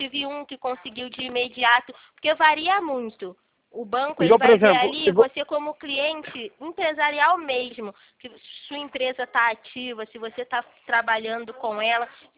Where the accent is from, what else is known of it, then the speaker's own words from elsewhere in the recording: Rio de Janeiro, Brazil; eu sou do Rio.